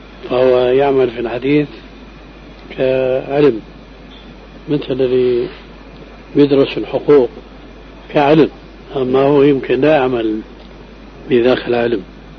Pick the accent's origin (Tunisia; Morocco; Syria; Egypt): Syria; هذا قديم وظاهر كما يقولون عندنا في الشام